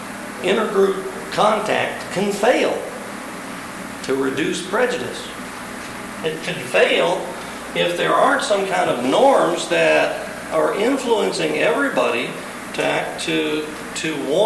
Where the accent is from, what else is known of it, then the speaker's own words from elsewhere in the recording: the South, United States; When I'm from the South, if you can't tell